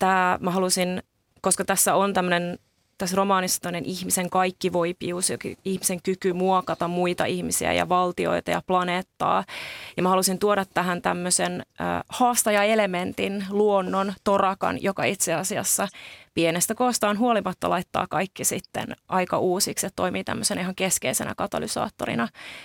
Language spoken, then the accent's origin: Finnish; Estonia; now in Helsinki, Finland; on itse asunut Kontulassa. Ja tosiaan kun ollaan muutettu Virosta Suomeen, ensin asuttiin Forssassa ja sitten muutettiin sitten pian Helsinkiin ja Kontulaan.